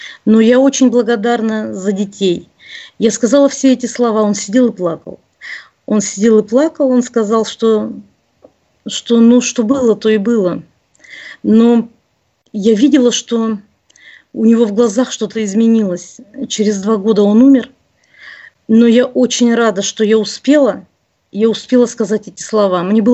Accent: Siberia, Russia; Я сама из Сибири, издалека.

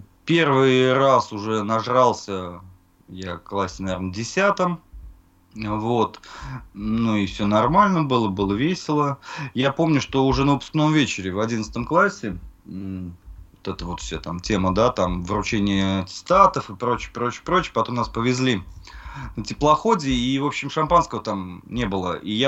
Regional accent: Samara, Samara Oblast, Russia; born there; Я родился в Советском Союзе, в городе Куйбышев. Мне на сегодняшний день 39 полных лет.

